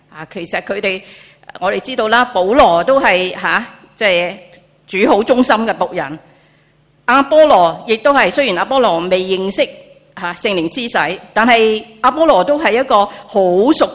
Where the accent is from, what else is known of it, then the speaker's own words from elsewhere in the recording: Guangdong, China; 我们中国人广东人说吃糊仔